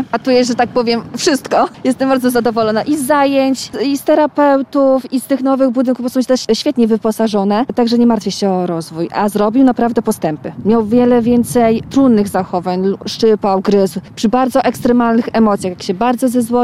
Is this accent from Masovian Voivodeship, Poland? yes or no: yes; Masovian Voivodeship, Poland; w naszych rodzinnych miejscowościach, gdzie mieszkaliśmy wcześniej z mężem, bo jestem z Podmińska Mazowieckiego, a mąż Podsiedlec